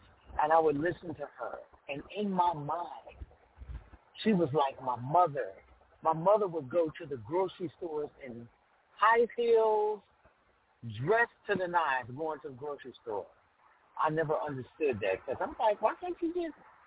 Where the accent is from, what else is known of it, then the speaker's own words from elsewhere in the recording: Chicago, Illinois, United States; Growing up in Chicago, Illinois, on the South Side, I grew up listening to an iconic radio station called WVON